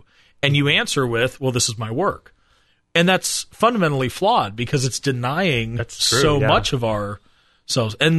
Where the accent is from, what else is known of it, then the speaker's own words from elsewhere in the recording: Pittsburgh, Pennsylvania, United States; I'm a proud Italian American, or I'm a guy from Pittsburgh, or I'm a sports fan